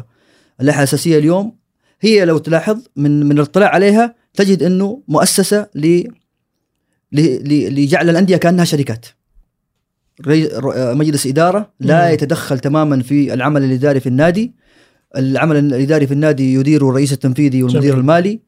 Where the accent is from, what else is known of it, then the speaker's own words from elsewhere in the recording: Saudi Arabia; هذا اللي هو اليوم احنا نشوفه في عندنا في السعودية.